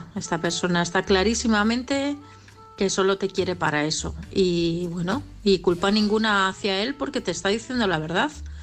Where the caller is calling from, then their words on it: Parla, Community of Madrid, Spain; de Parla.